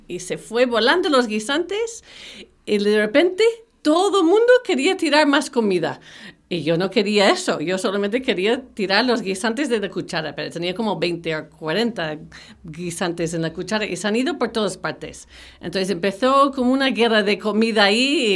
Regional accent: Portland, Oregon, United States; also born or lived in Salt Lake City, United States; Pues nací en septiembre, el 18 de septiembre de 1971. Y nació en Estados Unidos, en un sitio que se llama Salt Lake City. Pero viví toda mi vida en Portland

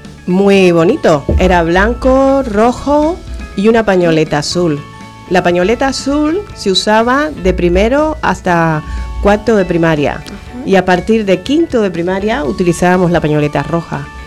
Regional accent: Cuba; now in Spain; Mi viaje más lejano ha sido a Turquía, sí, pero de aquí a España o desde que salí de Cuba, porque entonces sería España.

